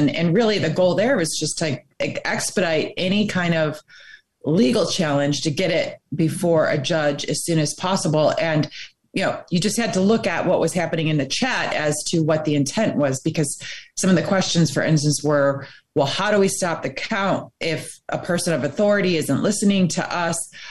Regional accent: Michigan, United States; that's my home state as well, Michigan.

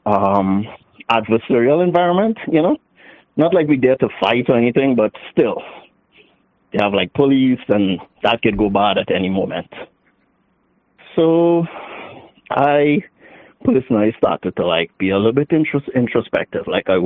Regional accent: Trinidad & Tobago; now in California, United States; I live in California, but I am from Trinidad.

